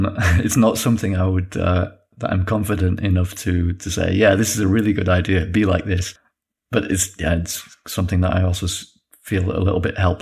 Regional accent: Yorkshire and the Humber, United Kingdom; mother's side is Polish, so I'm half Polish. I have a Polish name. I grew up in Yorkshire.

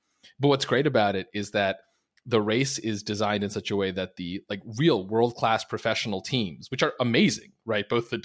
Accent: Northeast, United States; now in Winter Haven, United States; I grew up in the Northeast, and so I was really into downhill skiing. And then when I moved here, I figured I should try cross-country.

